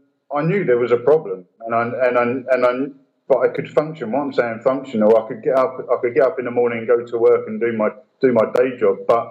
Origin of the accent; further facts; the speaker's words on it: Gravesend, South East England, United Kingdom; moved away as an adult; now in Singapore; I'm from Gravesend in Kent, and I've been in Asia for the past just over 12 years, oil and gas, oil field services, stuff like that. So I've been mainly based in Singapore